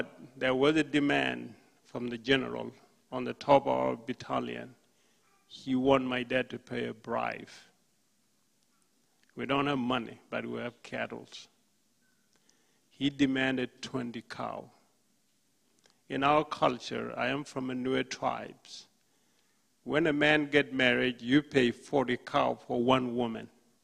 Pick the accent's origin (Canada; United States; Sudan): Sudan; born there; I was born in the Sudan.